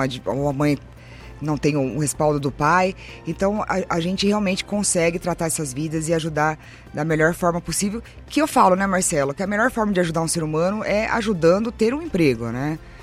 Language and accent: Portuguese; Americana, São Paulo, Brazil; born there; lógico que eu fiz voltar da minha cidade, onde eu nasci. A Americana é a cidade que eu amo